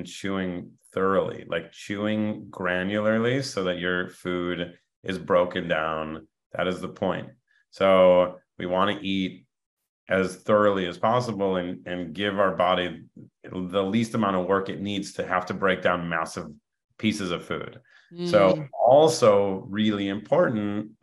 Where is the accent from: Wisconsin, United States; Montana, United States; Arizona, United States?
Montana, United States; now in Los Angeles, United States; I came from Montana. Everybody in Montana is chill.